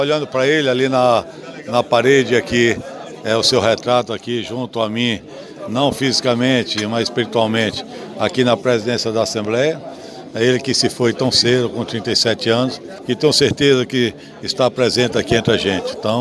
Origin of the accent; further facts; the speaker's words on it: Campo Formoso, Bahia, Brazil; Eu que saí de Campo Formoso, de uma família classe média, uma família humilde